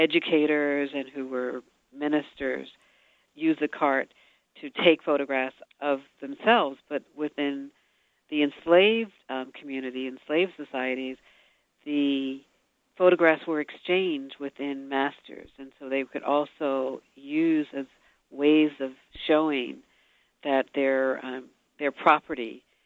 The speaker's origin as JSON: {"language": "English", "region": "Northern US", "country": "United States", "said": "As a Northerner, we rarely use this idea of celebrating in the way that we see it happen"}